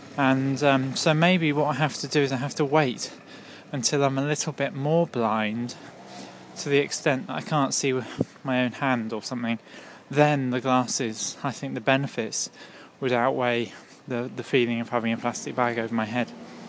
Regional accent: United Kingdom; now in Japan; but I'm British, I need my potatoes, even though, you know, I'm here in Japan.

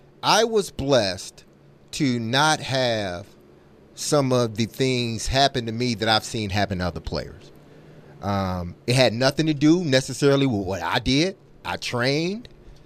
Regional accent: Detroit, Michigan, United States; growing up in Detroit, it was you get everything you can get.

